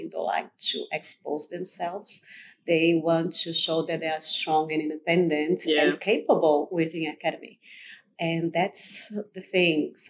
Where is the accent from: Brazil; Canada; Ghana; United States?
Brazil; I'm a paleontologist from Brazil.